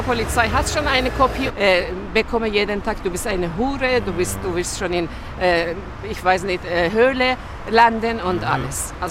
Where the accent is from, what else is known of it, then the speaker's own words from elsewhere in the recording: Iran; German is a second language; Also ich komme aus dem Iran und wir haben sehr schlechte Erinnerungen.